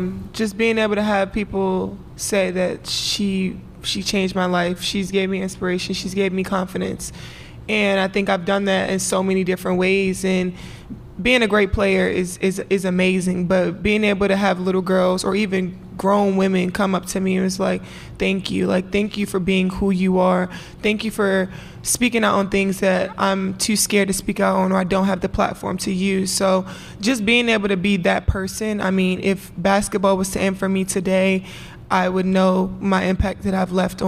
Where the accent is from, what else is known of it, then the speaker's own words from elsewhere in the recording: Baltimore, Maryland, United States; It's where I'm from. I'm from Baltimore, so that's just kind of what we do.